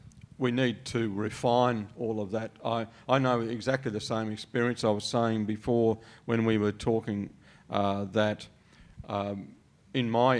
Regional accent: Victoria, Australia; in my home state of Victoria

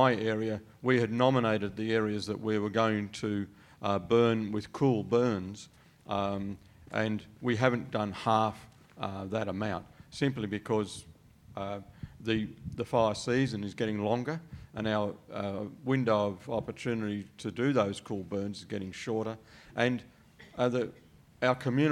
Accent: Victoria, Australia; in my home state of Victoria

